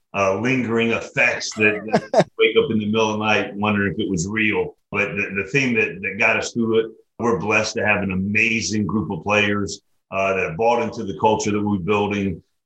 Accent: Atlanta, Georgia, United States; This is my third stint here in Atlanta. I'm born and raised in Atlanta.

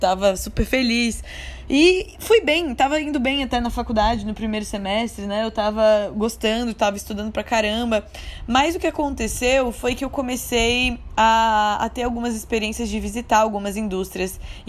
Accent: Santa Catarina, Brazil; Meus pais, minha mãe e meu pai fizeram faculdade federal lá em Santa Catarina, que é de onde eu sou, né?

